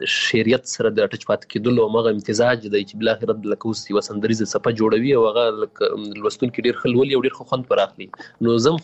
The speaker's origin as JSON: {"language": "Pashto", "region": "Paktika", "country": "Afghanistan", "tie": "born or raised there", "also_born_or_lived": "Waziristan, Pakistan"}